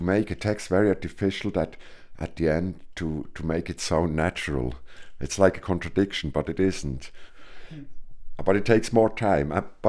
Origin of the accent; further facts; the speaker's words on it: Switzerland; it's people from my hometown in Switzerland.